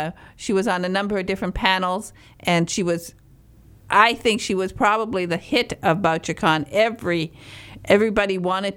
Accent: Michigan, United States; I come from Northern Michigan

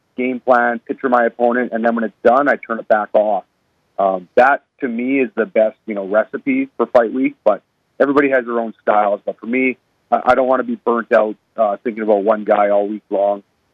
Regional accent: Calgary, Alberta, Canada; I guess I would say I'm a pretty typical Canadian. I still love my hockey. My Calgary Flames are my hometown team, so I'm always cheering for them.

